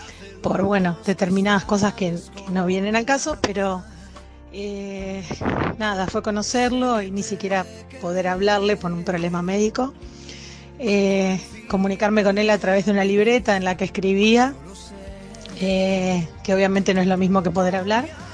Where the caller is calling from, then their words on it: Buenos Aires, Argentina; de Buenos Aires, Argentina.